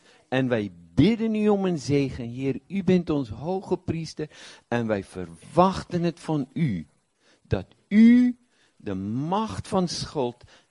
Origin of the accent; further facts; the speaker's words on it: South Africa; Omdat wij uit Zuid-Afrika komen, moeten wij ook teruggaan. Mijn moeder leeft nog. Mijn moeder is 89.